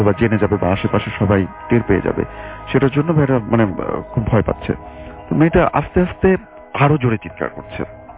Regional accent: Uttara, Dhaka Division, Bangladesh; উত্তরা থেকে এসেছি।

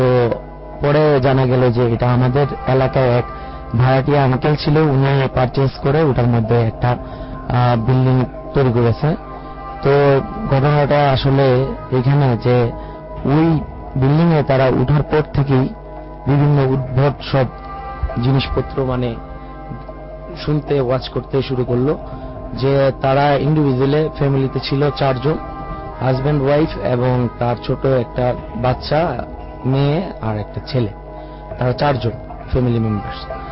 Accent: Narayanganj, Dhaka Division, Bangladesh; আমি নারায়ণগঞ্জ পশ্চিম মাঝদার থেকে আসছি।

